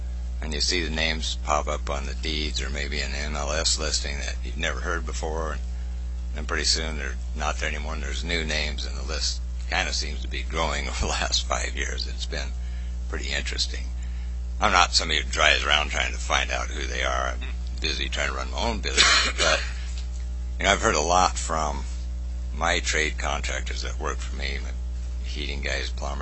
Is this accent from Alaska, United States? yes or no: yes; Palmer, Alaska, United States; also born or lived in Wasilla; from Palmer and Wasilla, a builder up there.